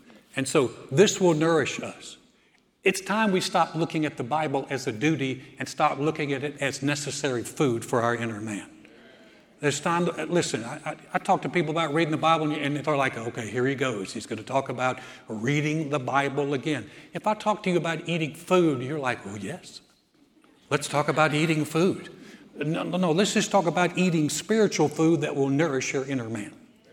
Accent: the South, United States; I grew up in the South. My parents were both born in Alabama, raised in Georgia.

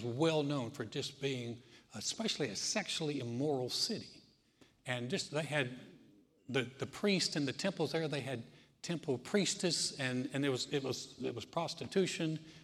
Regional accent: North Carolina, United States; I grew up in North Carolina. It's a basketball country. They love basketball like Texas loves football.

